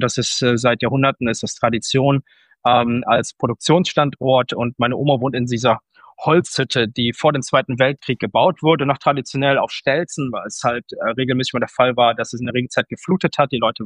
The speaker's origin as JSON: {"language": "German", "town": "Ratheim", "region": "North Rhine-Westphalia", "country": "Germany"}